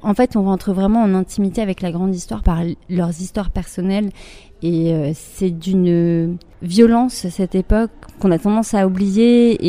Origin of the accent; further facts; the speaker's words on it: Brittany, France; Ouais, c'est ça, je suis bretonne.